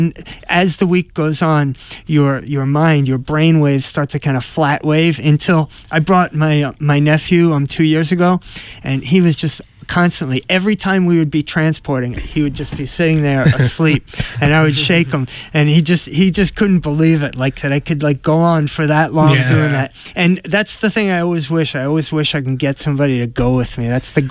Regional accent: Long Island, New York, United States; I grew up in Long Island, New York, and mm-hmm. my world was the Lower East Side before it was gentrified.

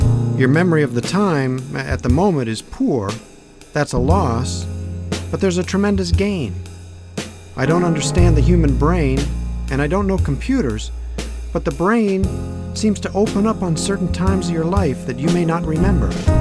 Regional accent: Brooklyn, New York, United States; I grew up in Brooklyn, and we were very poor, but I didn't know I was poor.

